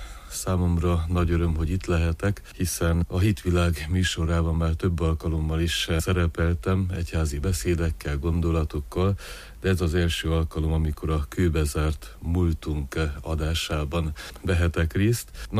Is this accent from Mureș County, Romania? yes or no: yes; Sabed, Mureș County, Romania; Szabédról indultam tehát, ugye Marosvásárhelyen születtem, de ez a gyönyörű falu volt a szülő helyem, szülőföldem. Itt végeztem az elemi iskolákat